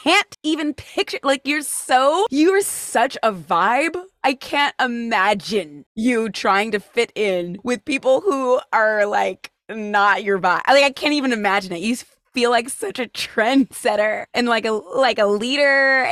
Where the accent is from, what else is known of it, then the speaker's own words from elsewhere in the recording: California, United States; Okay, so I'm from California, where it is praised to, at least when I grew up, it was praised to like be like everybody else.